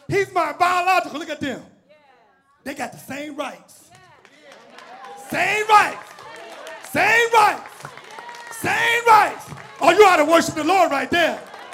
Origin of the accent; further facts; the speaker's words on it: Illinois, United States; He grew up where I grew up in Robert Taylor Holmes Housing Project.